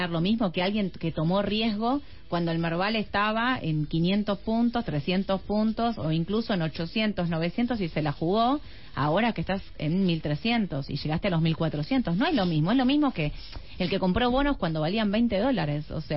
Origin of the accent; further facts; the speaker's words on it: Argentina; como argentinos